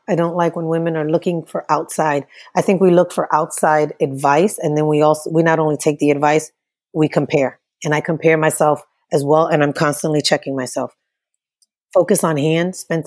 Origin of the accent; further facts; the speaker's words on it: New York, United States; Like, I'm from New York.